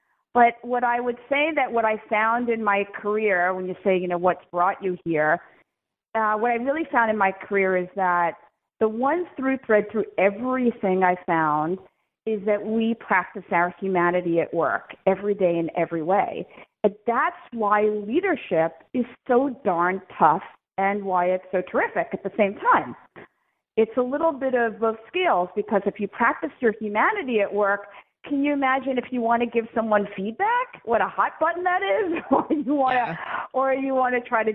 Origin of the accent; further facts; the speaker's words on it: Brooklyn, New York, United States; I was a music teacher in a day camp in Brooklyn, New York. I was born and raised in Brooklyn.